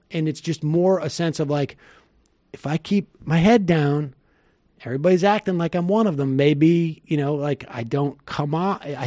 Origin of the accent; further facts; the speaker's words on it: New York, United States; also born or lived in Seoul, South Korea; My first name is German. My last name is Italian. And I was born in Seoul, South Korea. I'm adopted. I grew up in a very rough part of upstate New York